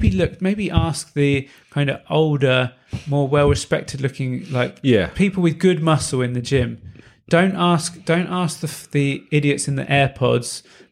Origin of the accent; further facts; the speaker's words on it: Reading, South East England, United Kingdom; if you didn't know, that is where I'm from. I was born in Reading.